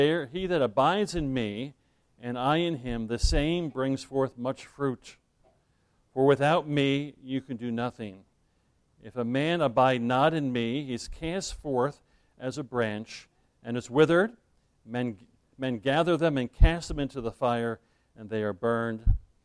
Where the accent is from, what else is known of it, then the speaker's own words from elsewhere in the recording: New Jersey, United States; I grew up in New Jersey, came to faith in the Lord Jesus Christ when I was in college.